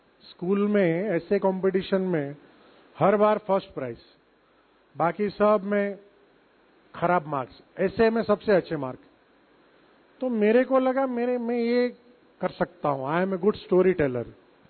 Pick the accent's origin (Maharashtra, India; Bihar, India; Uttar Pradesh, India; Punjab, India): Maharashtra, India; Mumbai; मैं मुंबई शहर से हूं, बहुत सारे डीजे है वहां पे